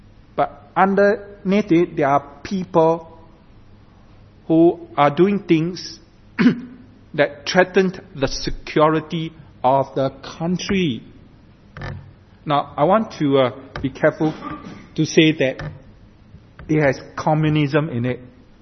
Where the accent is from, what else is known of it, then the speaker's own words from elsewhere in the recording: Singapore; now in London, United Kingdom; Because I come from Singapore, and New Life Bible Presbyterian Church here in London is closely associated to the Bible Presbyterian churches in Singapore